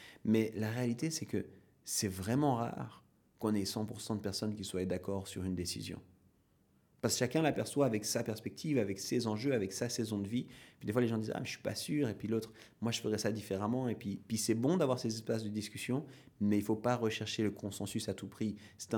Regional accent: Switzerland; En tant que Suisse, quand on regarde ce qui se passe dans le monde au niveau politique, c'est des fois assez compliqué pour nous à comprendre

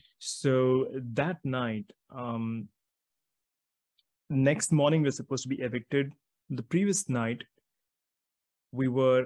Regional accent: Mumbai, Maharashtra, India; born there; So I was born in Mumbai in one of the lowliest places, you could say, in the slums. And being born a Roman Catholic

